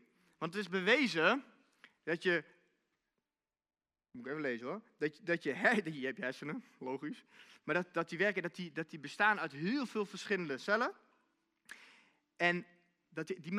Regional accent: Netherlands; Alleen, hoe moeilijk is dat, wij als Nederlanders? We willen het allemaal zelf doen.

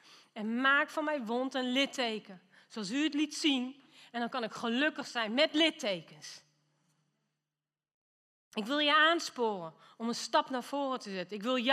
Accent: Netherlands; Want wij vinden allemaal, als Nederlanders, vinden wij wat. Het kleinste landje op de wereldplaat, maar met de grootste mond.

